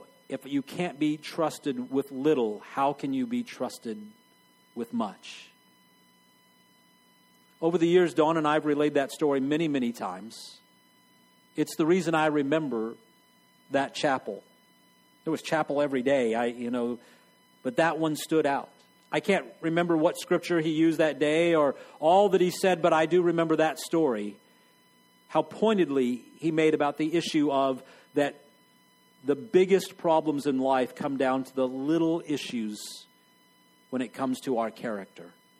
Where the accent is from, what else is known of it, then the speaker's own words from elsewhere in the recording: Texas, United States; I grew up in Texas, so we had Luby's and Furs cafeteria.